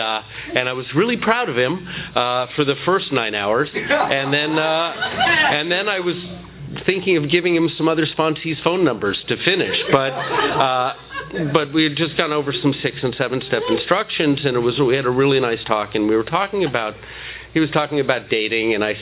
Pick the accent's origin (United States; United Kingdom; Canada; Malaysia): United States; San Fernando Valley, California; I grew up in the San Fernando Valley. That didn't cause my alcoholism. I came from normal parents.